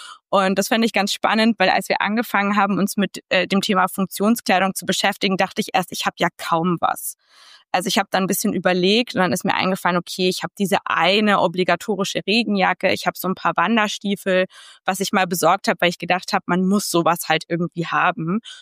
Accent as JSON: {"language": "German", "town": "Munich", "region": "Bavaria", "country": "Germany", "said": "Ja, da muss ich leider als Münchnerin total reingrätschen"}